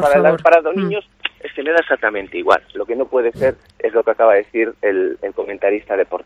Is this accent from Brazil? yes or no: no; Ferrol, Galicia, Spain; porque veraneo en Pantín, soy de Ferrol.